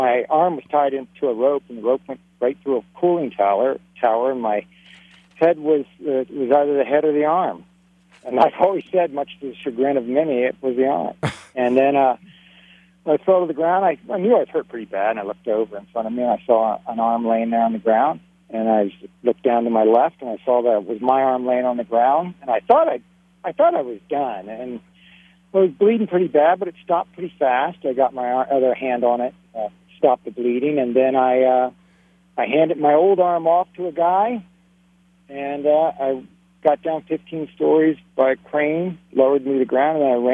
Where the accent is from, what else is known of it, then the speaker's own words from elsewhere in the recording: Mid-Atlantic, United States; I grew up in the Mid-Atlantic area